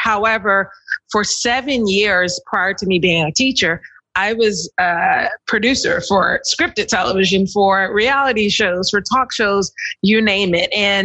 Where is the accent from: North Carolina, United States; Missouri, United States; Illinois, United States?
North Carolina, United States; moved away as an adult; also born or lived in New York City; I'm originally from North Carolina.